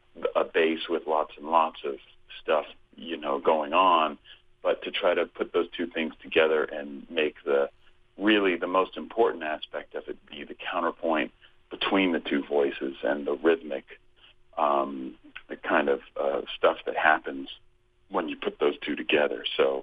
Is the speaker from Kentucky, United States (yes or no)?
no; Berkeley, California, United States; I grew up in Berkeley, California, and everyone in that town was, it just seemed like everyone played guitar.